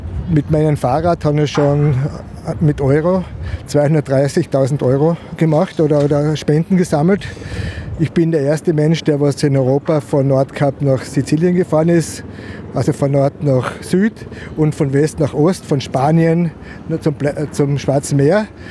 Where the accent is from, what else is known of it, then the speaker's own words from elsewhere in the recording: Mariahof, Styria, Austria; Ich komme aus der Steiermark, ja, ich komme aus dem Ort Mariahof. Und ja, es ist wunderschön dort. Wir haben viele Berge